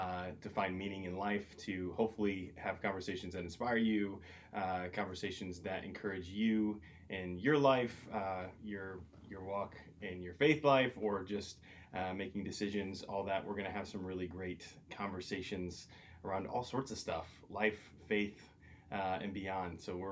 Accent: Ohio, United States; So I'm originally from Ohio.

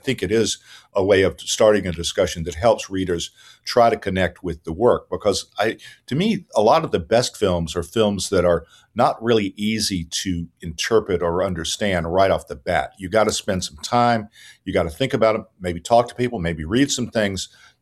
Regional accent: the South, United States; growing up in the South, I became very aware of being a Southerner.

